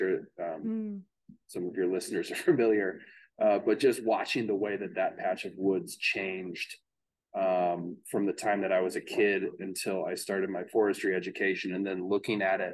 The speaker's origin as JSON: {"language": "English", "region": "Missouri", "country": "United States", "tie": "born or raised there", "said": "I'm from Missouri, and there's a lot of really fantastic woods around the suburb where I grew up."}